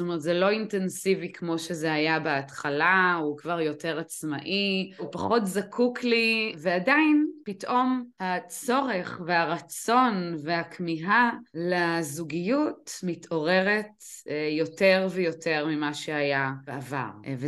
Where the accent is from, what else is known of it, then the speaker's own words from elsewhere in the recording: Northern District, Israel; אני מתגוררת בצפון הארץ כבר הרבה מאוד שנים, בעצם גדלתי בצפון, גדלתי על הים, עברתי הרבה בחיים, עברתי הרבה מקומות מגורים, ביניהם גם ארצות הברית, גם אירופה